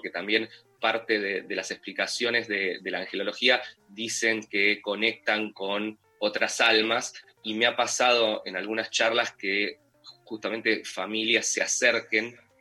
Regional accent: Bariloche, Río Negro, Argentina; soy de Bariloche, además.

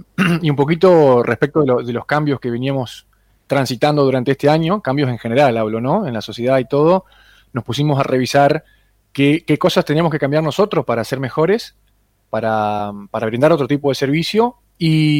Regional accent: Aldea San Antonio, Entre Ríos, Argentina; born there; yo soy nacido en Aldea San Antonio, departamento de Gualeguaychú, allá por el 87, es decir que tengo 33 años, no recién cumplidos, pero casi.

